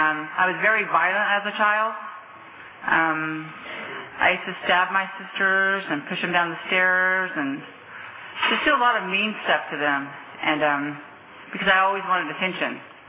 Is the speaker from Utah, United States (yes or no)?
yes; Porterville, Utah, United States; I'm an alcoholic, and I'm from Porterville. Not Springville.